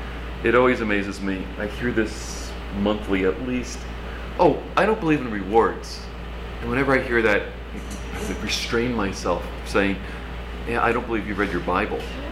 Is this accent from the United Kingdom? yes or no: no; Ireland; I'm Irish, so we have get Irish things